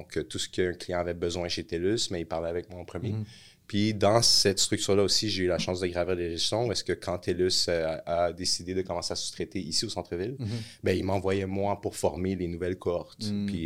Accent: Laval, Quebec, Canada; Je suis d'origine haïtienne. Première génération d'immigrants étaient mes parents. J'ai grandi à Laval.

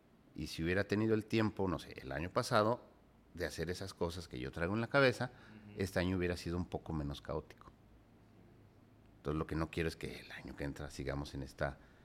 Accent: Guanajuato, Mexico; Soy de Guanajuato, güey.

